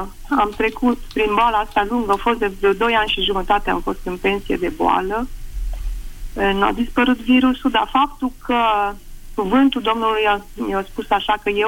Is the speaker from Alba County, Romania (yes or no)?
yes; Alba Iulia, Alba County, Romania; din Alba Iulia.